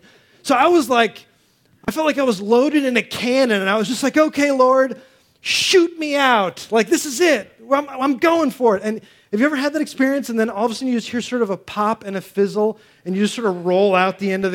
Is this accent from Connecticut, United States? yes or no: yes; Connecticut, United States; And I came from Connecticut where there's like no churches anywhere. And I came here and I'm like, oh, everybody's Christian.